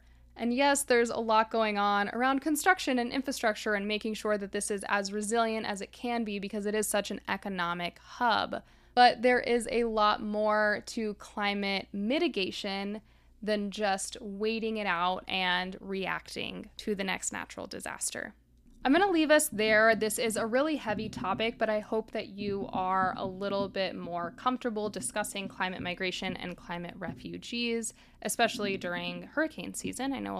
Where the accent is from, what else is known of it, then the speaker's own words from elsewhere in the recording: Miami, Florida, United States; I've shared before, I grew up in Miami